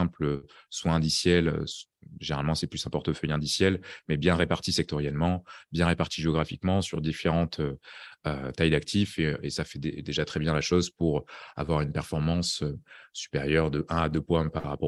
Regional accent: France; Je pense aux Français, je suis français à la base

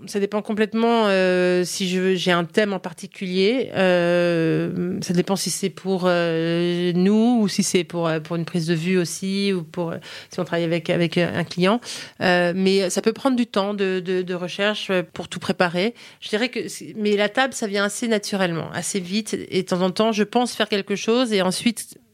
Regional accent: United States; first language fr; j'ai grandi aux États-Unis, mais on est resté une maison française à la maison, vraiment, et on revenait tous les étés.

